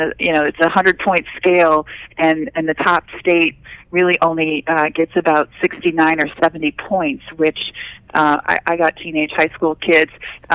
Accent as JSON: {"language": "English", "region": "North Dakota", "country": "United States", "said": "My home state, I'm originally from North Dakota, and my home state, North Dakota, is actually number one this year, interestingly."}